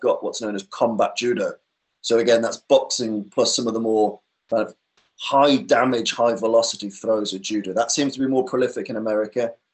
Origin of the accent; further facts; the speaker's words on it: Birmingham, West Midlands, United Kingdom; You've got James Hipkiss, who's from my hometown in Birmingham.